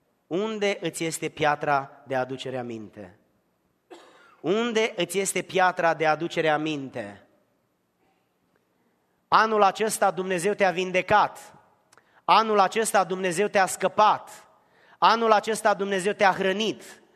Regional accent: Romania; moved away; nu pentru că sunt bătrân venit din România

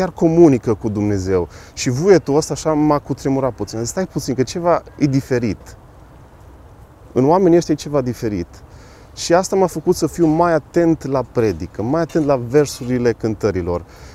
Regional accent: Arad, Arad County, Romania; now in Timișoara, Romania; Clasa 6, în Arad. Da. Și încet, încet m-am lăsat și am venit aici în Timișoara.

